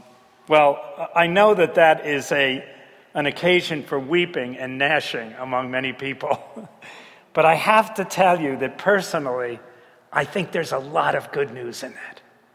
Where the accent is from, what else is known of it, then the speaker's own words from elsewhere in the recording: Manhattan, New York, United States; Well, growing up in Manhattan, I was absolutely petrified by how pitch black it is in the country.